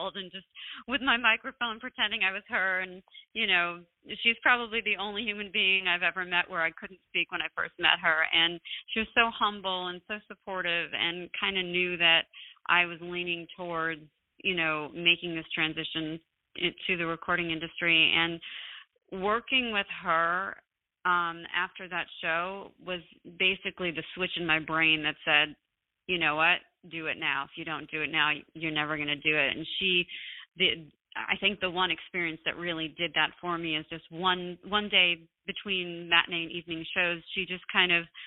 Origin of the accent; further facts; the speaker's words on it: New York City, New York, United States; Growing up in New York City and also being a dancer, I ended up making a home in the Broadway theater community